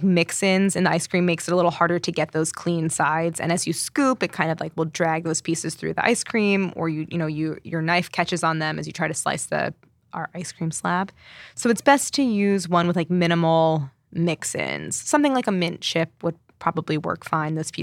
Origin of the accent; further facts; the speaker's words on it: St. Louis, Missouri, United States; I grew up in St. Louis, so I don't know.